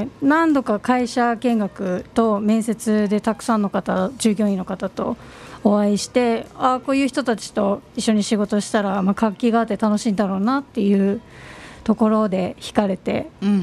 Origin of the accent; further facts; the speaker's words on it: Ibaraki, Japan; はい、出身は茨城です。